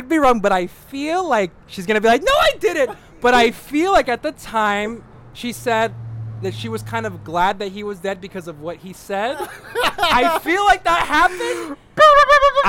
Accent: Bell, California, United States; we're both from Bell. It's rare when you find... It's rare when you work so close with someone who's from the same city as you.

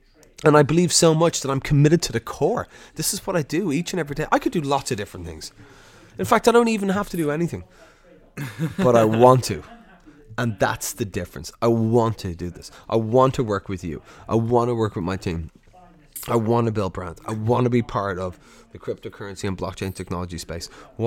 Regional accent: Ireland; I'm Irish

